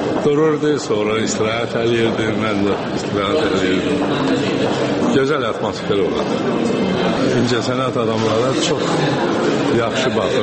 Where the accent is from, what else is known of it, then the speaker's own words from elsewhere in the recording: Baku, Azerbaijan; born there; Biz Bakıda yaşayırıq, anadan olmuşuq.